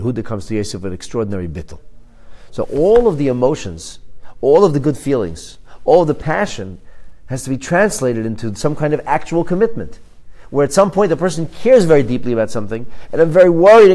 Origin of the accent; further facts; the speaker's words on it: Canada; Because I'm a Canadian. Because I live here in Canada.